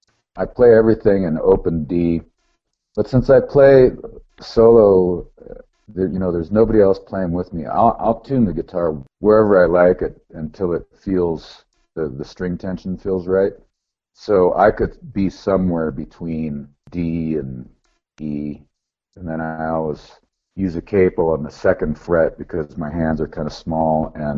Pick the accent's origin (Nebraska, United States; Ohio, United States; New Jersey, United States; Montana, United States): Montana, United States; moved away as an adult; now in Colorado, United States; I grew up in Montana. I came here to visit some friends and then ended up not going home. So I've been here ever since.